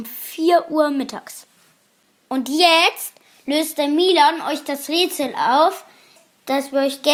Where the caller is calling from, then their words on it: Kiel, Schleswig-Holstein, Germany; Bei uns in Kiel haben mindestens schon 41 Corona.